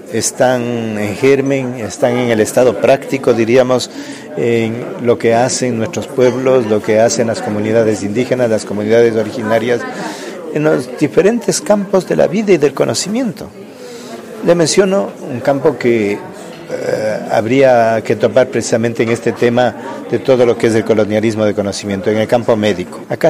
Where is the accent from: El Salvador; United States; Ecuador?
Ecuador; Algunos sueños le menciono en mi país, en Ecuador.